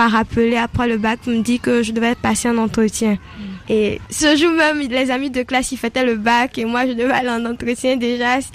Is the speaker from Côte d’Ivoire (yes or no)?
yes; Côte d’Ivoire; now in Dakar, Senegal; étudiante en deuxième année de management à ISM Dakar. J'ai 19 ans et je suis ivoirienne.